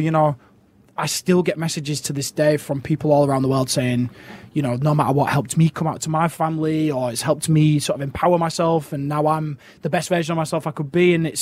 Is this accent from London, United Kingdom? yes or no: no; Hull, Yorkshire and the Humber, United Kingdom; But then from my hometown, people don't really pronounce the H's. So they would say, I would say from Ull.